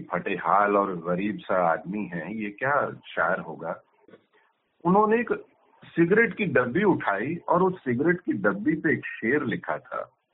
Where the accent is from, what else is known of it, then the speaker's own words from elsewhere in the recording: Ambala, Haryana, India; मैं अम्बाला का रहने वाला हूँ।